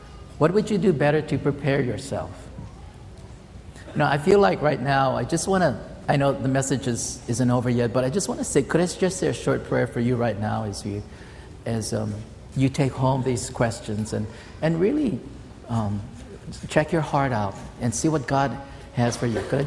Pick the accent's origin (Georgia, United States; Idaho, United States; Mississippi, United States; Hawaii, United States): Hawaii, United States; You know, I grew up here in Hawaii